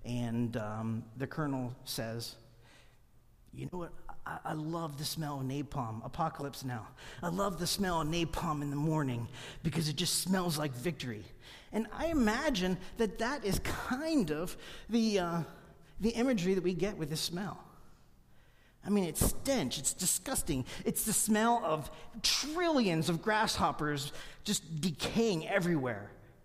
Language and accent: English; Pennsylvania, United States; I'm from Pennsylvania, and I am in Tulsa, Oklahoma, preaching